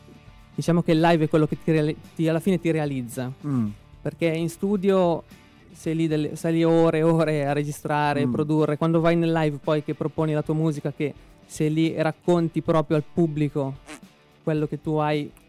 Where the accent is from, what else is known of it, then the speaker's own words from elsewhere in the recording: Laveno-Mombello, Lombardy, Italy; Sono di Laveno Mombello, provincia di Varese.